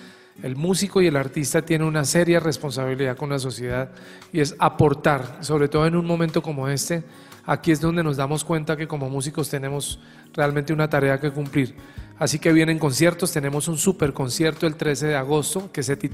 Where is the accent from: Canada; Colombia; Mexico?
Colombia; soy cantautor católico colombiano